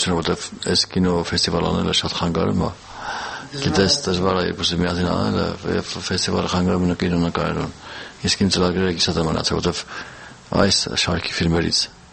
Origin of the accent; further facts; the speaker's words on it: Georgia; երկուս էլ Վրաստանից ենք, Վրացահայ